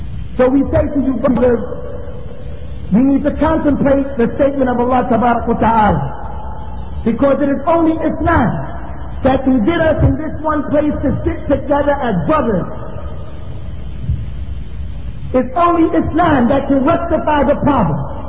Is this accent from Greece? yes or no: no; Jamaica; You're from a small island, I'm from Jamaica.